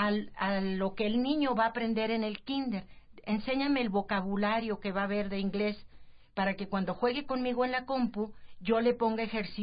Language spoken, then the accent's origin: Spanish; Monterrey, Nuevo León, Mexico; Yo soy de Monterrey.